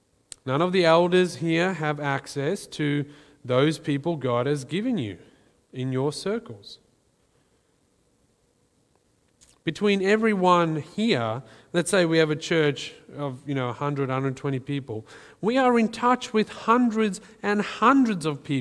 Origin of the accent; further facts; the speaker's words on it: South Africa; growing up in South Africa, this really wasn't the culture of the church I was in.